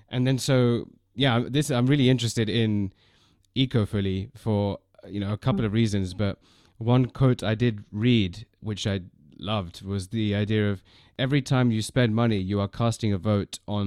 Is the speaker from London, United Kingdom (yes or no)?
yes; London, United Kingdom; born there; I was born in London and I've lived in a few other places